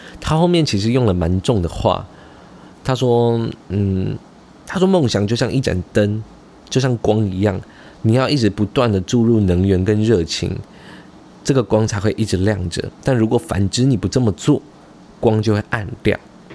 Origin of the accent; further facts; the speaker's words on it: Taichung, Taiwan; now in Taipei, Taiwan; 知道我是台中人来台北工作